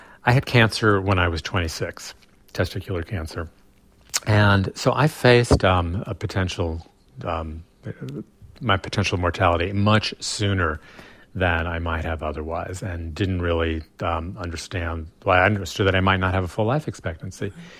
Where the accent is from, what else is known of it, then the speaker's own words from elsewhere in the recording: New York City, New York, United States; And I grew up in New York City. I'm like very well practiced in that art.